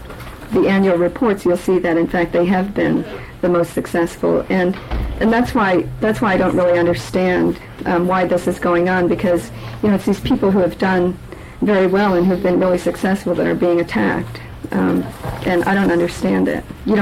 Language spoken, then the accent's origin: English; Unalakleet, Alaska, United States; I was born and raised in Yenlaklit. I was one of nine children growing up.